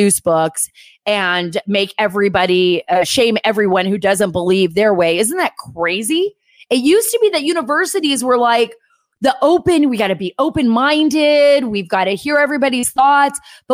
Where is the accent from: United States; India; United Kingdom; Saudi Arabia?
Saudi Arabia; I grew up in Saudi Arabia.